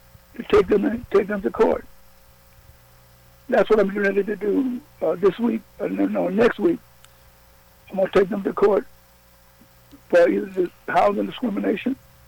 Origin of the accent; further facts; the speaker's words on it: New York, United States; But I'm a New Yorker.